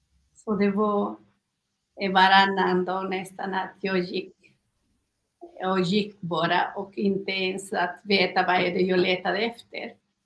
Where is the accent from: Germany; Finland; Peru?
Peru; Swedish is a second language; now in Sweden; jag är från Peru, född i Peru, och vuxen där med gamla traditioner också, men jag var inte engagerad i det.